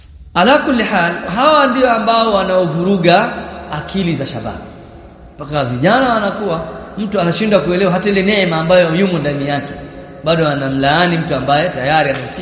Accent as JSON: {"language": "Swahili", "town": "Mombasa", "region": "Mombasa County", "country": "Kenya", "said": "si tumetoka Kisauni, zile afkari za mazingira ya Mombasa"}